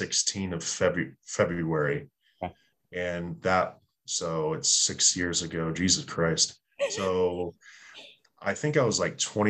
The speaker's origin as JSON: {"language": "English", "town": "Fort Stewart", "region": "Georgia", "country": "United States", "tie": "born there", "said": "where I was born in Georgia, Fort Stewart. Okay. And my dad's family lived there. So I lived there for a time"}